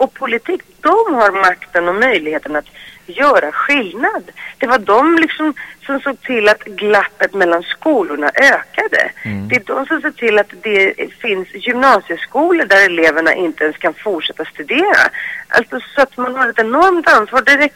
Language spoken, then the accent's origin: Swedish; Greece; När jag äntligen har fått chansen att göra den här dokumentären om mitt hemland Grekland